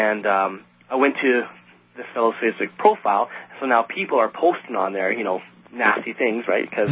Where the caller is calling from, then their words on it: Winnipeg, Manitoba, Canada; in Winnipeg. I have a story for you about something a little disturbing that happened in my hometown yesterday.